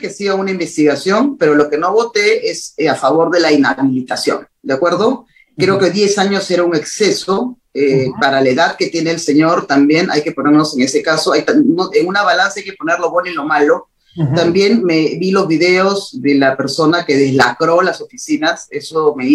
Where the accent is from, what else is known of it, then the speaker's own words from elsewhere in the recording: Peru; Mi derecho como ciudadana, mi derecho como peruana